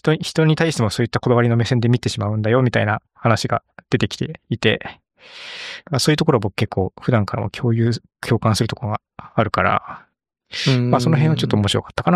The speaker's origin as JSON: {"language": "Japanese", "region": "Ibaraki", "country": "Japan", "said": "俺だって茨城の出身だから。"}